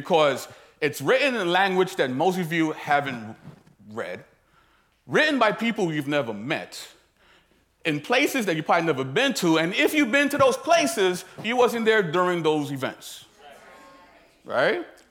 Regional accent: Brooklyn, New York, United States; Now, growing up, I'm from South Brooklyn. Right, that's below Fifth Avenue Park Store. Everybody knows how Brooklyn is.

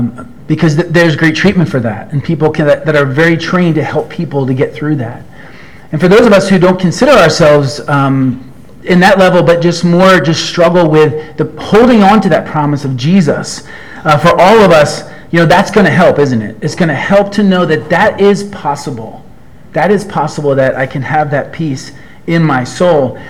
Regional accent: New Jersey, United States; I know I thought I was from Jersey, but maybe a piece of Antarctica.

